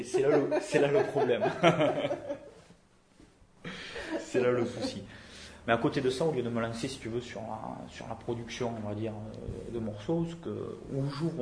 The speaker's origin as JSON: {"language": "French", "town": "Roche", "region": "Occitanie", "country": "France", "tie": "born or raised there", "said": "Gersois, ouais, je suis né à Roche. Ça fait 30 ans que je suis quasiment Gersois. J'ai juste glissé pendant quelques années sur Pau et sur Toulouse. Et sinon, je suis plus ou moins resté ici, quoi, sur le département."}